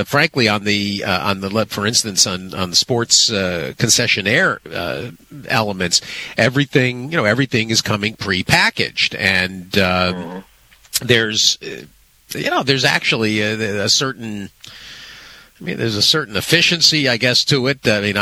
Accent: Connecticut, United States; I was growing up outside of Hartford

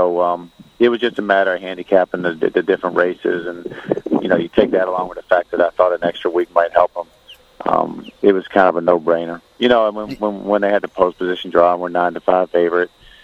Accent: Louisville, Kentucky, United States; you know, I'm from Louisville, and it was fun being there.

